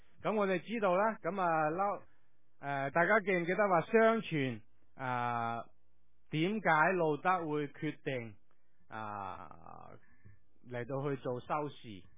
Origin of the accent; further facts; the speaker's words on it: China; 我自己睇嘅时候觉得有少少我哋中国人做和尚嗰种嘅味道